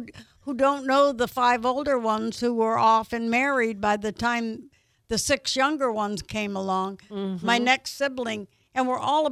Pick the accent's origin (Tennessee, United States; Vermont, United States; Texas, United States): Vermont, United States; now in Pensacola, United States; I'm from Vermont, so I'm not real familiar with Pensacola.